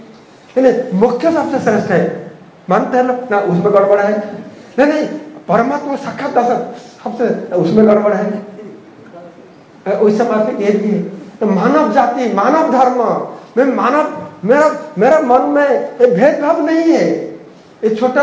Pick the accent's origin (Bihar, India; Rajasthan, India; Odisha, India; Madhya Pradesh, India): Odisha, India; हाँ, उड़ीसा में, मैं तो उड़ीसा से आया ना